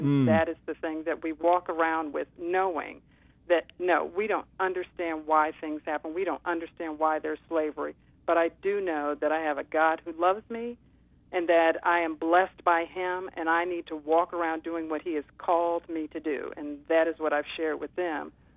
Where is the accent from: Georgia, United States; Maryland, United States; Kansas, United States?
Maryland, United States; I am from Maryland, from Montgomery County, Maryland